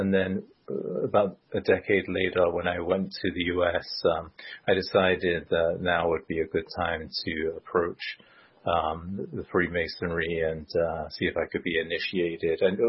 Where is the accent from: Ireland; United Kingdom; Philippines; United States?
United Kingdom; England; you know, I grew up in England